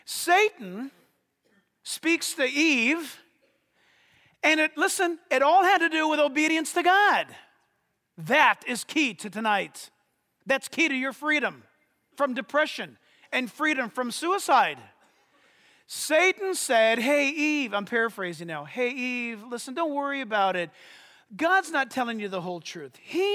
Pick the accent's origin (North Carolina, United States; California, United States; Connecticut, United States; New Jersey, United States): California, United States; San Diego; One of the most beautiful cities in America, outside of my hometown, San Diego, of course, is the most beautiful place in the world.